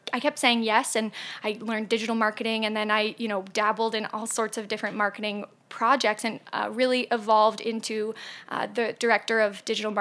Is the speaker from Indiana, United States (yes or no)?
yes; Indianapolis, Indiana, United States; I spent 2 years teaching high school in my hometown, Indianapolis.